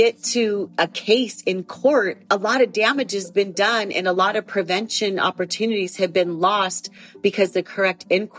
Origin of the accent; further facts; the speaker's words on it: California, United States; I'm from the Santa Isabel Reservation here in San Diego County.